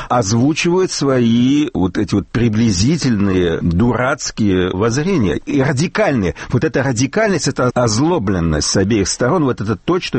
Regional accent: Russia; Они знают, что я из России.

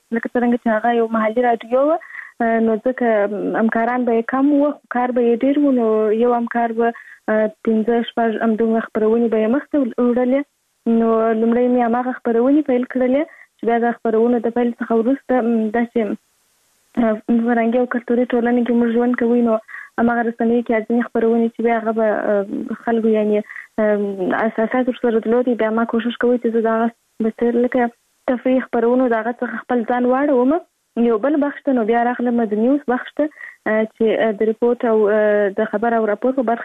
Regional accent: Kandahar, Afghanistan; born or raised there

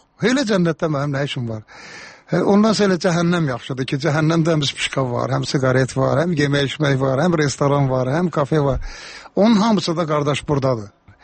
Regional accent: Karabakh, Azerbaijan; Məndə zarafatçı Qarabağlıyam

